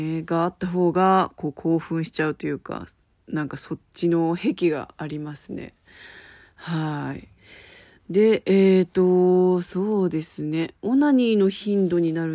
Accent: Kansai, Japan; 出身地は関西になります。生まれも育ちも関西といった感じで、ずっと関西で育ってきてるんですけれど、そうですね。ただ私はこう、あえて関西弁を出さないようにしてるので

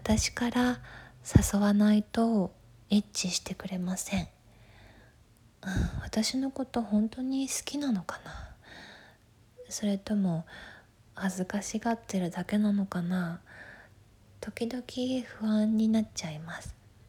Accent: Tokyo, Japan; 出身地は東京です。

